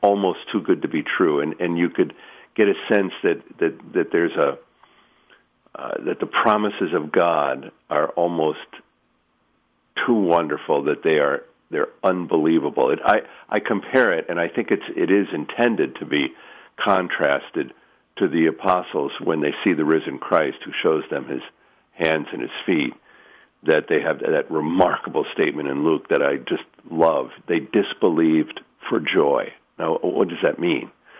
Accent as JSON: {"language": "English", "country": "Mexico", "tie": "born or raised there", "also_born_or_lived": "Spain", "said": "I grew up in Mexico and Spain, so I have connections there."}